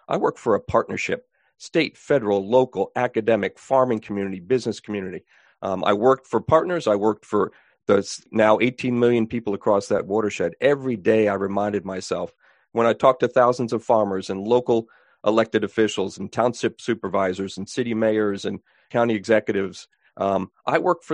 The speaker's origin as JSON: {"language": "English", "town": "Woodstock", "region": "New York", "country": "United States", "tie": "born or raised there", "also_born_or_lived": "Pennsylvania", "said": "I was born outside of Philadelphia, moved to Woodstock, New York. So I was there in the 60s during the concert time period. So interesting place to grow up"}